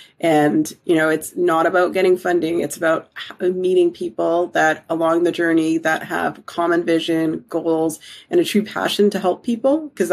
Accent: Canada; now in United Kingdom; I'm originally from Canada

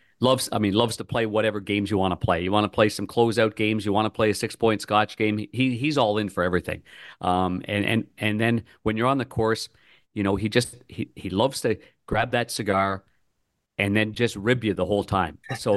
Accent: Ottawa, Ontario, Canada; I grew up as a kid playing lacrosse in my hometown of Ottawa, Canada.

